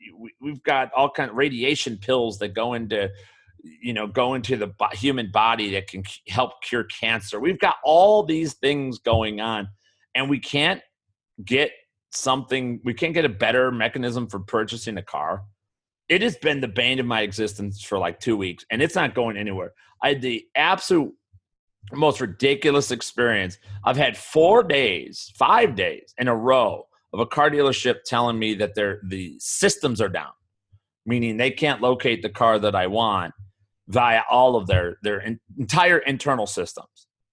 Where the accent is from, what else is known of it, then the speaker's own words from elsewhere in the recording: Chicago, Illinois, United States; now in Arizona, United States; Now, remember, I'm down here in Arizona, and I'm in Arizona, and I'm from Chicago, lifelong Bears fan